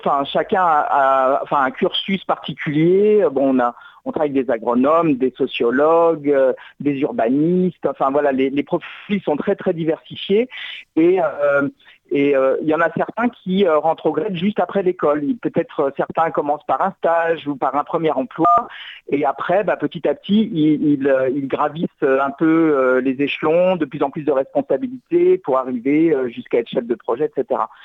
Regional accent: France; also born or lived in Burkina Faso; je suis franco-burkinabé. En fait, je suis française d'origine et j'ai vécu une grande partie de ma vie au Burkina Faso.

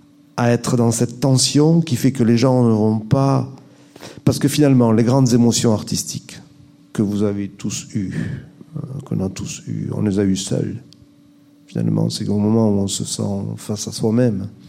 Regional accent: Occitanie, France; now in Montpellier, France; parce que je suis originaire du Minervois, même si je vis depuis très longtemps à Montpellier.

